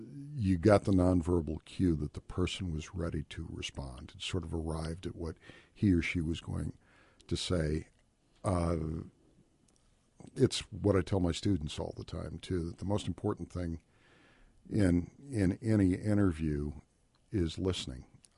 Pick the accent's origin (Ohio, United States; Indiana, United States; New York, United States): Indiana, United States; I grew up here in Indiana, as I know you did. It means something to be a Hoosier.